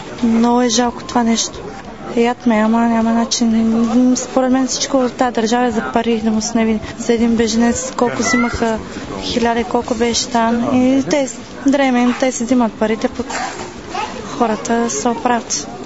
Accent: Dermantsi, Lovech Province, Bulgaria; Ми, аз съм от Дерманци, ние сме много деца. И учих в Огърчин.

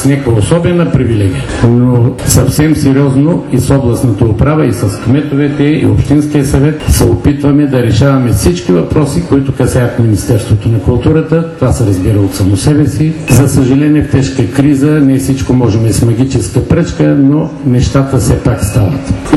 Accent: Dimitrovgrad, Haskovo Province, Bulgaria; born there; аз съм роден в Димитровград.

